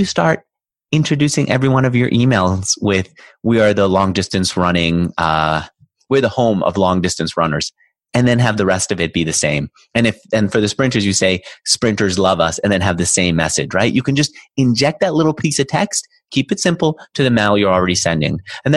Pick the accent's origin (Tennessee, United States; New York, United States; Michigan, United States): New York, United States; And so I grew up in New York.